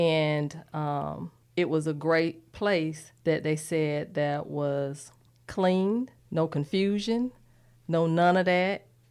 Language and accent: English; Belvedere Park, Georgia, United States; I was raised in Belvedere Park.